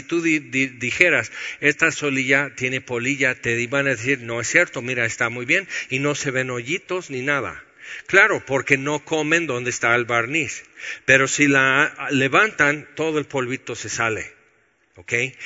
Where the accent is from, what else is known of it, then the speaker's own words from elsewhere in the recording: California, United States; yo crecí aquí en California, esto no es complicado.